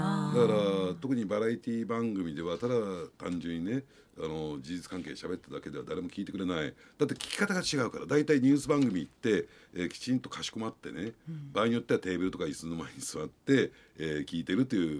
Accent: Adachi, Tokyo, Japan; 私もですね、足立区出身なんですが、同じ足立区出身ということもあって

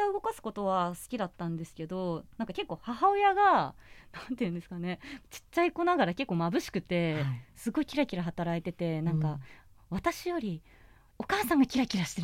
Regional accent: Akita, Japan; moved away as an adult; now in Tokyo, Japan; もともと秋田出身なんですけども、大学で東京に出てきまして

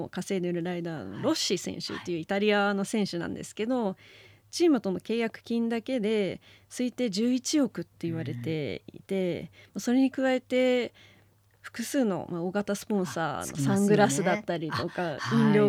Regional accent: Canada; moved away as an adult; now in Japan; カナダ出身です。

